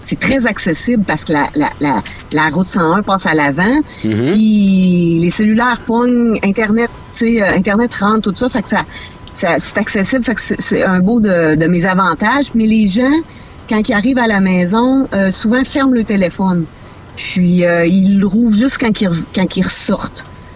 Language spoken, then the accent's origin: French; Colombourg, Quebec, Canada; Tu sais, moi, je viens de Colombo, près de la Sarre